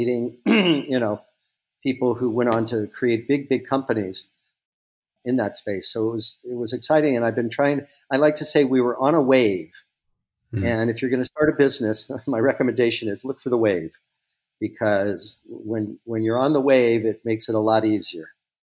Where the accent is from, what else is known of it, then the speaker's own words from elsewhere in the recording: Los Angeles, California, United States; I grew up mostly in Los Angeles, and I was around the entertainment industry